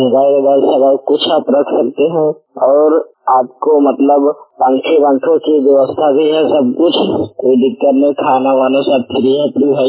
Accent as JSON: {"language": "Hindi", "town": "Fatehpur", "region": "Uttar Pradesh", "country": "India", "said": "मैं कक्षा 9 का छात्र हूँ। मेरा जिला है फतेहपुर।"}